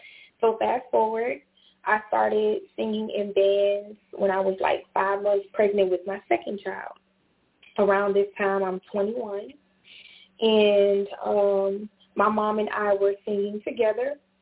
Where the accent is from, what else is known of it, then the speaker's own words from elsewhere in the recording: Orangeburg, South Carolina, United States; I also put out a song with a local rapper from my hometown of Orangeburg, South Carolina.